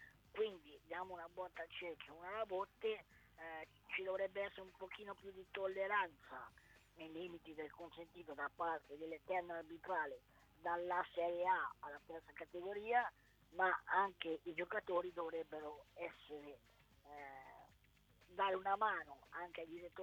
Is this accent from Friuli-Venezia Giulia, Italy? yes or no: no; Ancona, Marche, Italy; da anconetano e da tifoso biancorosso